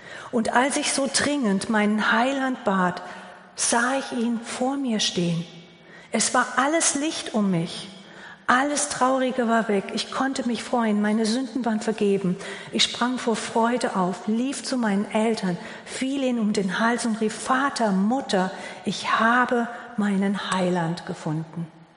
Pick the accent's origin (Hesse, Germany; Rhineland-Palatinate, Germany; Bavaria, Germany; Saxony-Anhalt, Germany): Hesse, Germany; Herzhausen; Ich komme aus dem hessischen Hinterland, Marburger Gegend, Marburg, Biedenkopf, Gladenbach.